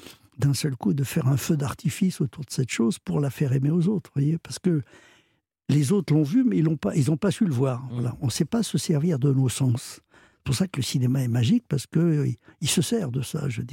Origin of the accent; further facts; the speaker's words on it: Paris, Île-de-France, France; Vous savez, moi, je suis un Parisien. Je suis né à Paris.